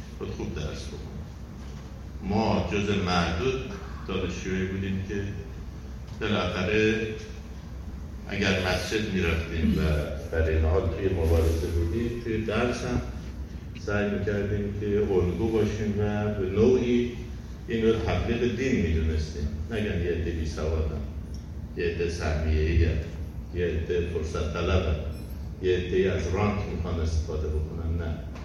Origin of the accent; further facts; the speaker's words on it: Mashhad, Razavi Khorasan, Iran; تو اون شهر من متولد شدم، بزرگ شدم و بعدم دبیرستانم